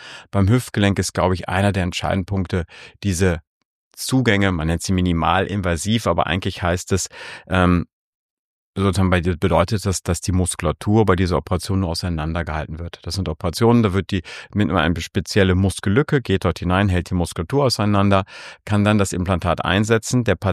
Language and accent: German; Rhineland, Germany; now in Austria; ich komme aus dem Rheinland